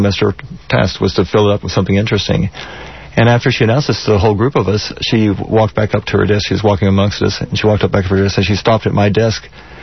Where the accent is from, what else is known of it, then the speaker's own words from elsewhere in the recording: Pasadena, Texas, United States; also born or lived in Houston; I was born in Houston at the, mm-hmm, old Herman Hospital, but I was brought to our home in Pasadena when Pasadena was still mostly open prairies before suburban developments were there.